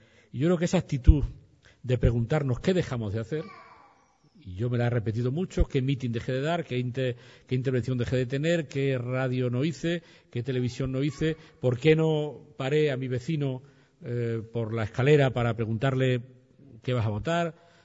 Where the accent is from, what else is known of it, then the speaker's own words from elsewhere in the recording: Jaraíz, Extremadura, Spain; en mi pueblo, en Jaraíz, mi pueblo de origen